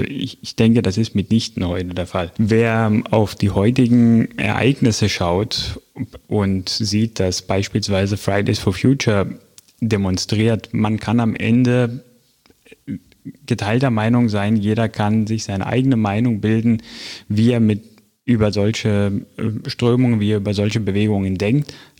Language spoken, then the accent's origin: German; Greece; aus meiner Heimat in Griechenland